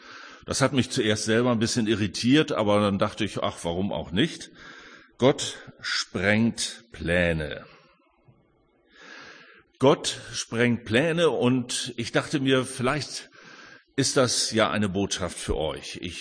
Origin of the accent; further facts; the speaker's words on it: Hamburg, Germany; Ich komme aus Hamburg.